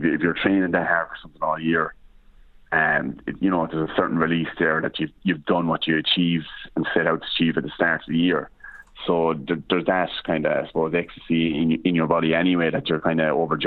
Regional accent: United States; which is what I've probably done being an American, being abroad

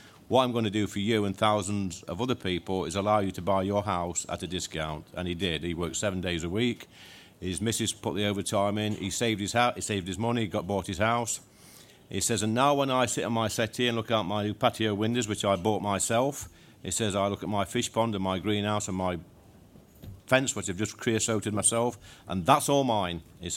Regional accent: East Midlands, United Kingdom; born there; But I was born in North Notts, and I was a coal miner.

